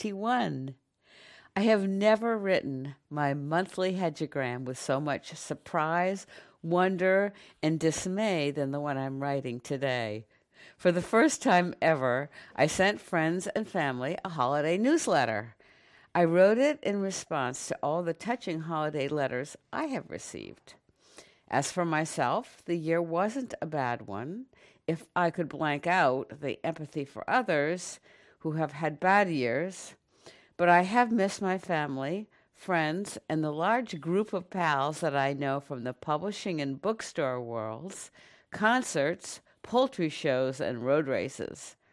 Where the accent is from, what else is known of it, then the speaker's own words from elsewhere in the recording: Boston, Massachusetts, United States; Growing up in Boston, our family loved going to the Museum of Science.